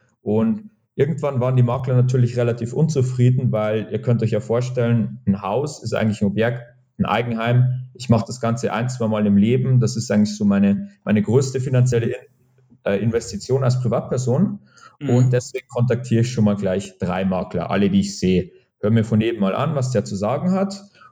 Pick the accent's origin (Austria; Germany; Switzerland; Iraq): Germany; Bavaria; accent: Bavarian; Ich sitze gerade im wunderschönen Regensburg. Im Moment zwar etwas verregnet. Man hört es vielleicht noch, mein bayerischen Akzent kann man ein bisschen raushören.